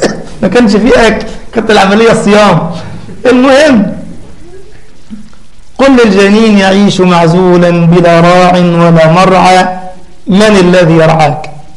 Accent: Cairo, Cairo Governorate, Egypt; طبعا في مصر عندنا في القاهرة

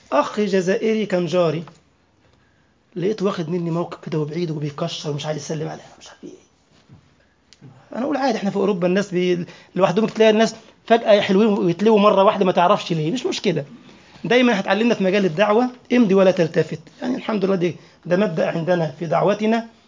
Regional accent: Egypt; عندنا في مصر ما قبلك اقول لك عامل ايه

